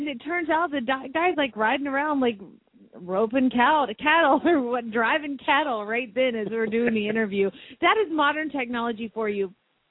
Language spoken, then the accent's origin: English; Phoenix, Arizona, United States; from Phoenix, Arizona